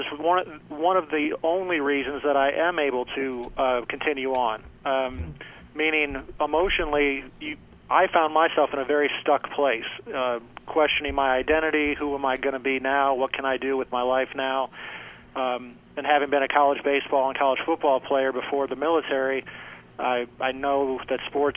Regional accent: Rockville, Maryland, United States; now in Lexington, United States; Well, I was raised in Rockville, Maryland, and I'm currently living in Lexington, Kentucky.

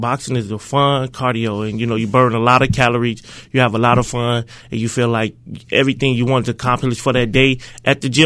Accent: Chicago, Illinois, United States; now in Rock Hill, United States; I'm originally from Chicago, so I got into boxing out there from going to a local gym, and I was adopted by Rock Hill, South Carolina.

